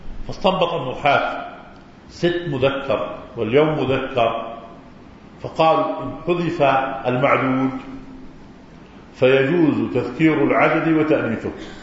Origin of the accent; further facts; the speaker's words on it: Palestine; now in Jordan; وأخواننا اللي فلسطينيين وأنا منهم، انتقلوا من فلسطين الأردن مسافرين